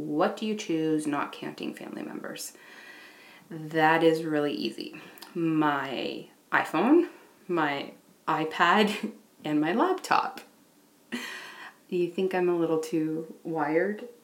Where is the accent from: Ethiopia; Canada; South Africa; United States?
Canada; being Canadian isn't amazing. It is. I'm so grateful to be Canadian